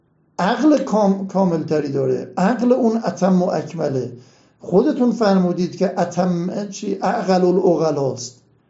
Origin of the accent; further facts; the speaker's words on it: Hamadan, Iran; ما هم همدانی هستیم